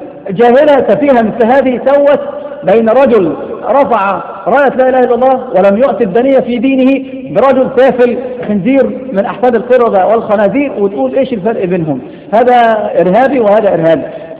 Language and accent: Arabic; Egypt; كان الرد عليه في مسألة حدثت عندنا في مصر